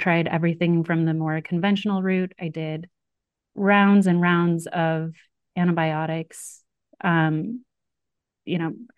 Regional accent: Sedona, Arizona, United States; she and I were childhood friends, best friends growing up. We grew up in Sedona, Arizona.

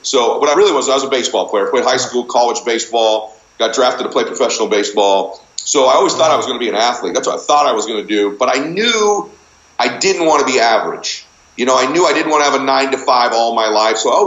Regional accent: Diamond Bar, California, United States; also born or lived in Boston; So I was born in Boston, but I grew up in Southern Cal and a town called Diamond Bar.

